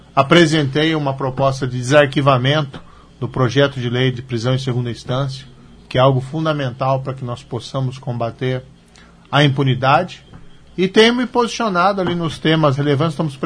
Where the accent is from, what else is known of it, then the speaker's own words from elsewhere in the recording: Maringá, Paraná, Brazil; venho sempre com muito prazer aqui para Maringá, que é a minha terra natal, inclusive. Tenho até minha mãe que mora aqui.